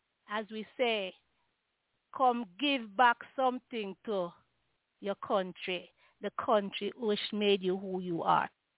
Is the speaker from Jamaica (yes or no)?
yes; Jamaica; And so growing up in Jamaica, it was hard, but I mean, it was really, really, really nice